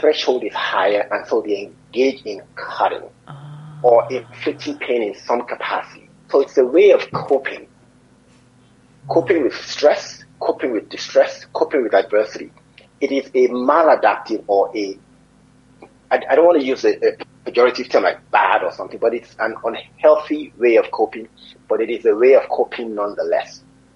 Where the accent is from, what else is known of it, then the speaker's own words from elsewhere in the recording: Nigeria; So I can speak to the cultural nuance of being a Nigerian, and I can speak to the science of what needs to be done.